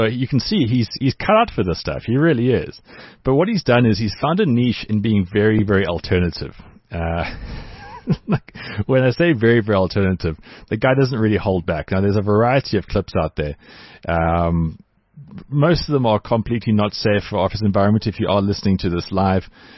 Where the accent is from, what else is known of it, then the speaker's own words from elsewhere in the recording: Cape Town, Western Cape, South Africa; now in Johannesburg, South Africa; I'm from Cape Town originally. I moved to Joburg.